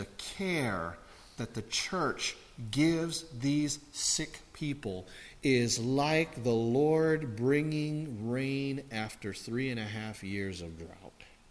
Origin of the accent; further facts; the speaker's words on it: Anahola, Hawaii, United States; You know when I learned that verse growing up in Anahola on Kauai? Because it's on the east side of Kauai, we get lots of rain.